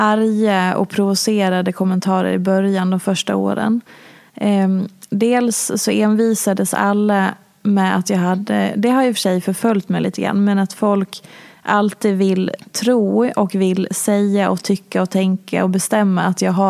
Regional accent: Hedemora, Dalarna County, Sweden; Jag är från Lillstan. Jag är från Lilla Hedemora.

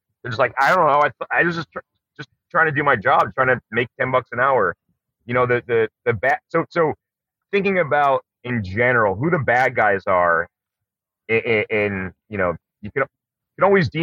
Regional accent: New Jersey, United States; it may have been born and raised in New Jersey

